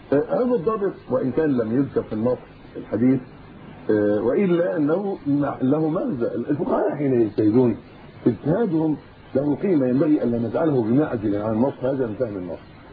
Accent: Egypt; حتى عندنا في مصر وفي غيره في كل مكان

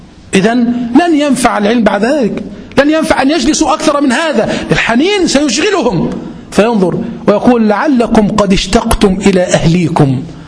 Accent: Egypt; عندنا في مصر 30 مليون شابا، أكبر قوة من الشباب بعد الصين في مصر، 30 مليون شاب.

